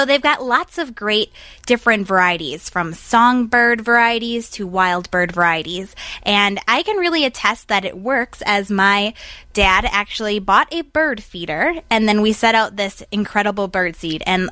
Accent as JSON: {"language": "English", "town": "Cleveland", "region": "Wisconsin", "country": "United States", "tie": "born or raised there", "said": "So with me, I brought in cheese from Saxon Creamery, located in my hometown of Cleveland, Wisconsin."}